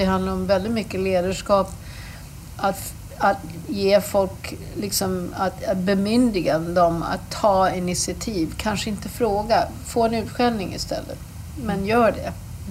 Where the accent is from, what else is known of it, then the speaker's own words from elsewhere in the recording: the West, United States; Swedish is a second language; now in Sweden; jag är uppvuxen i glesbygd i västra USA